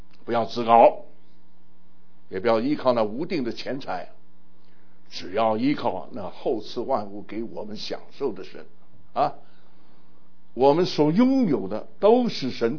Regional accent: China; 我们中国人很复杂不同的地方都是中国人，就是一个简单的 bicycle 的名称都不同，脚踏车最合理。

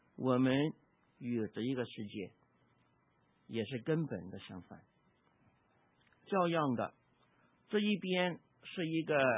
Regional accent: Guangdong, China; now in United States; 我们广东人的话这个大便泡，

